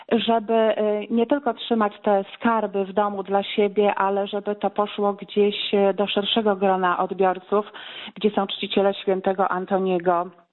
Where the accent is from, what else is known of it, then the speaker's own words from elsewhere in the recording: Kotuń, Masovian Voivodeship, Poland; Ja pochodzę z parafii pod wezwaniem świętego Antoniego Padewskiego. To jest taka mała parafia w Kotuniu koło Siedlec